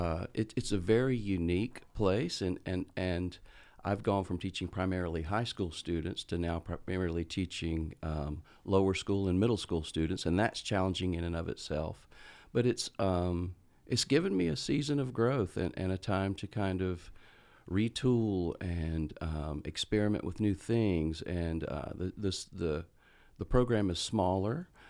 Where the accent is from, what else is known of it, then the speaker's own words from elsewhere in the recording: Statesboro, Georgia, United States; I'm originally from Statesboro, Georgia, and in 1989, I graduated Georgia Southern